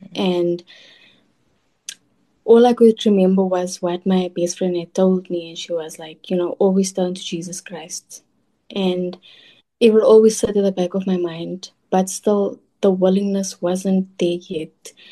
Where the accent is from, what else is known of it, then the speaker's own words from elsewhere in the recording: Johannesburg, Gauteng, South Africa; So I am from Johannesburg South. I'm just from the south side of Johannesburg.